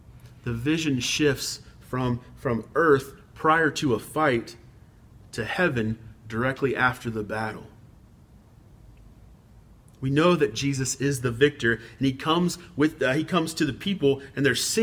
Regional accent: the South, United States; I grew up in the South, square in the middle of the Bible Belt.

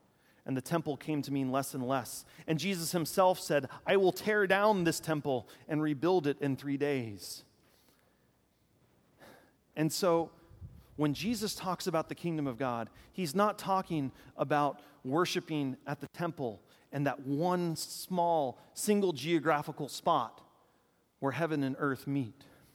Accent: Texas, United States; I grew up in Southeast Texas, and every year we drove to either Florida or South Carolina to visit family.

